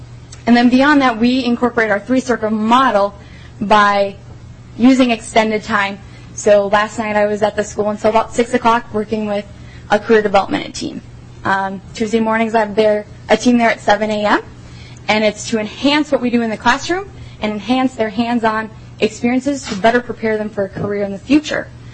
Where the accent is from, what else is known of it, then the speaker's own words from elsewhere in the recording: Mountain Lake, Minnesota, United States; move back to my hometown in Mountain Lake, where I've been teaching now for 4 years.